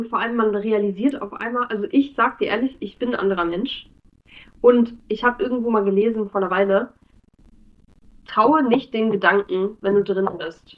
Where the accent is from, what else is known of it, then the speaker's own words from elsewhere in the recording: Hamburg, Germany; also born or lived in Berlin / Cologne; Allererstes ausverkauft meine Heimat.